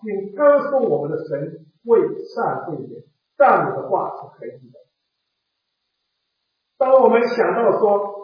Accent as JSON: {"language": "Chinese", "country": "China", "said": "还是特别是我们中国人啊"}